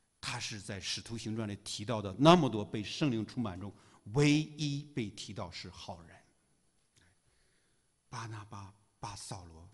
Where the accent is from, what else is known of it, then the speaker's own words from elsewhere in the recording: China; 哎，我是中国人啊，怎么这儿不好？